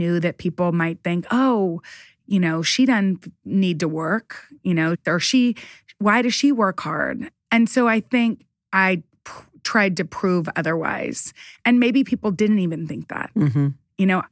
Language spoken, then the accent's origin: English; Midland, Texas, United States; We grew up in Midland, Texas, moved to Dallas.